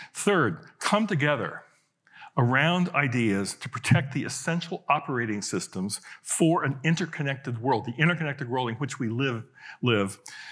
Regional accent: Midwest, United States; I grew up in the rural Midwest. Maybe it would not be compelling when I go back to my hometown.

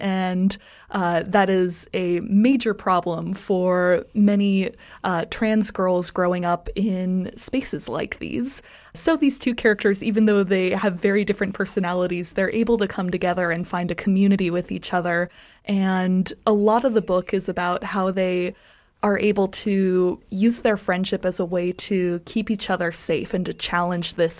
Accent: Colorado, United States; But I will say that I was growing up in Colorado, so a lot of the scenery is based off of my memories

